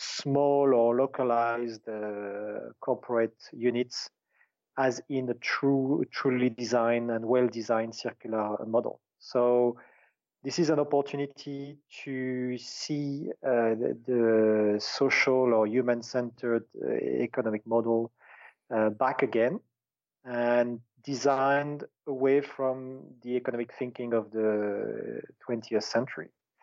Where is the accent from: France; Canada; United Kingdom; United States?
France; moved away; I lived 16 years outside of my home country, France.